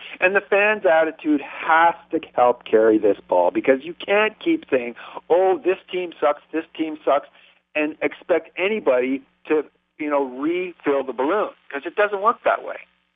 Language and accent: English; Toronto, Ontario, Canada; now in Peterborough, Canada; I grew up in Toronto. I'm living up north of Toronto in Peterborough now.